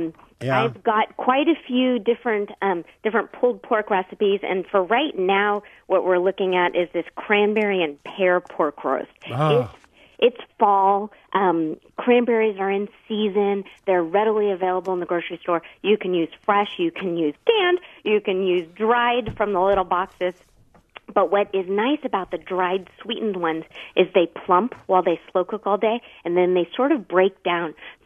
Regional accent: California, United States; I'm from California, Larry, and we're so full of ourselves, we think we lead everybody to everything.

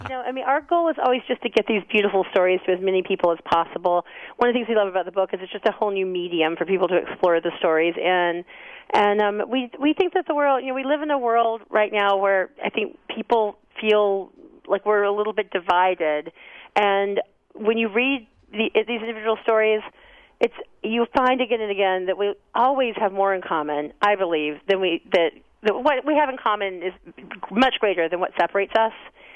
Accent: Alabama, United States; I'm from Alabama, so she said that with a southern accent.

